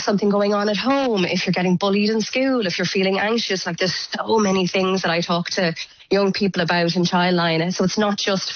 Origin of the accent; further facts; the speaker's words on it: Tipperary, Ireland; I'm from Tipperary and I didn't know about it.